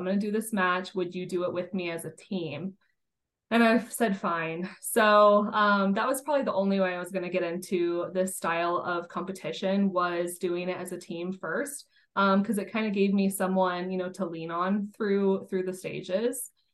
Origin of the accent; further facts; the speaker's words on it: Colorado, United States; also born or lived in Reno, Nevada; I live in Colorado. I was born in Reno, Nevada, and moved to Colorado when I was pretty young. So live here now.